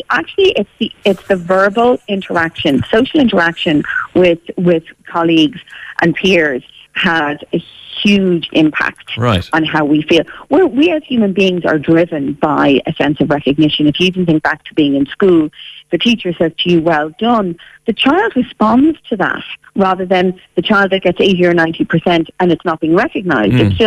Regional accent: Ireland; I think as Irish people, we're great for having cups of tea and chats.

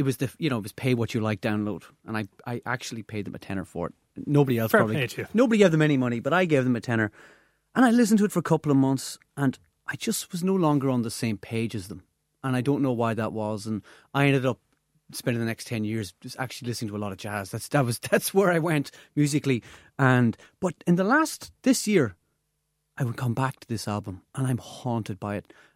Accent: Carndonagh, County Donegal, Ireland; So I grew up in Donegal in the 1980s. I was in North Donegal, a place called Carndonagh, and a fine town it was, but there wasn't a lot going on culturally.

